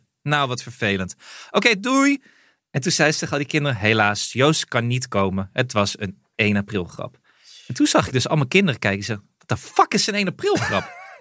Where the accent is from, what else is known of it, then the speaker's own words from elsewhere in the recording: Friesland, Netherlands; wij komen uit Friesland.